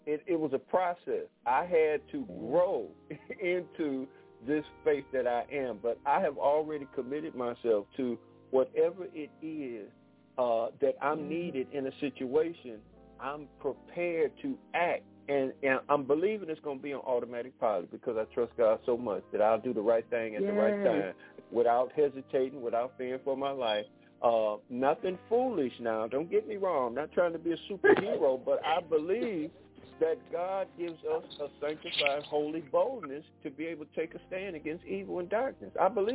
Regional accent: Detroit, Michigan, United States; now in Pine Bluff, United States; I grew up in Detroit, spent 40 years growing up in Detroit, but I had to come back home down south to Pine Bluff, Arkansas, where I'm broadcasting now, which is my birthplace.

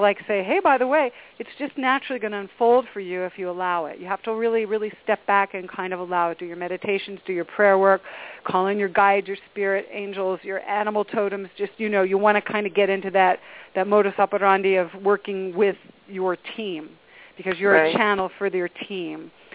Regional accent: Delaware, United States; Oh, we're loving it, because I'm originally from Delaware. I got relatives in Philly.

